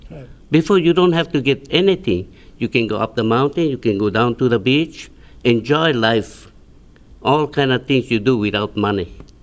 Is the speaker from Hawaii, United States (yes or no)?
yes; Lahaina, Hawaii, United States; also born or lived in Wailuku; I was born in Wailuku but moved to Westside, Lahaina, and lived here all my life, and live in Kilauea